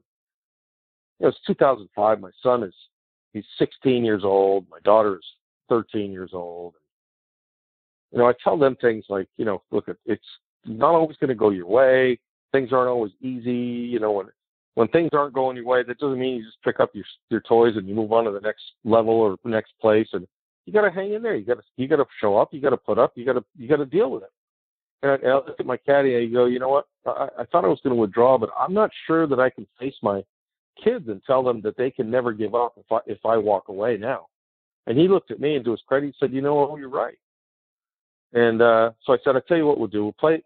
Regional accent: Washington, District of Columbia, United States; it's Washington, D.C., it's my hometown.

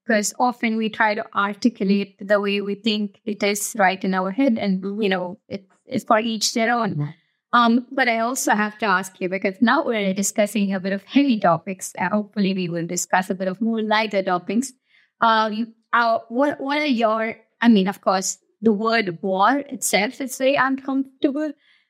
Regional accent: India; English is a second language; I come from India

